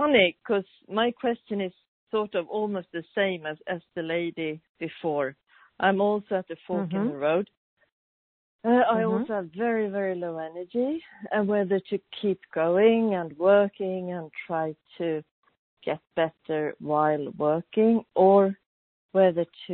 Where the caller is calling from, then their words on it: Stockholm, Stockholm County, Sweden; I'm calling from Sweden, Stockholm.